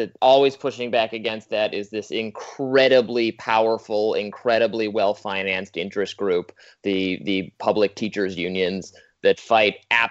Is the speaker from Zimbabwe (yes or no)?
no; Michigan, United States; You know, I'm from Michigan, so I've been familiar with her work for a while